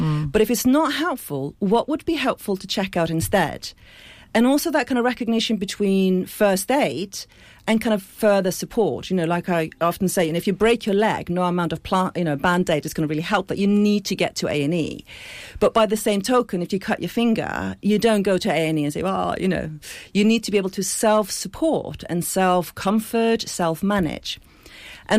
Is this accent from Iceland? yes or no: yes; Iceland; moved away; So I'm originally from Iceland. I've been over here almost 20 years, actually.